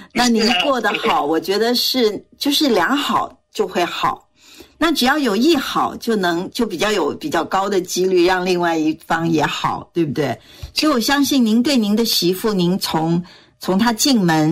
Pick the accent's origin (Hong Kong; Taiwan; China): Taiwan; moved away as an adult; now in United States; 我在台湾待了25年，我在台湾出生嘛，然后我25岁来美国的